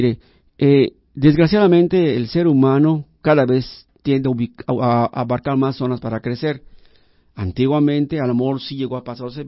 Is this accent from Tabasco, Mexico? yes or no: no; Yucatán, Mexico; Pero ya luego, pues como buenos yucatecos nos volvemos a adaptar, ¿no?